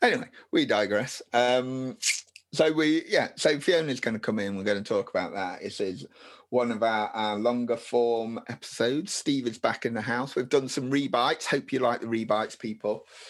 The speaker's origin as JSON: {"language": "English", "town": "Nottingham", "region": "East Midlands", "country": "United Kingdom", "said": "because we're from Nottingham."}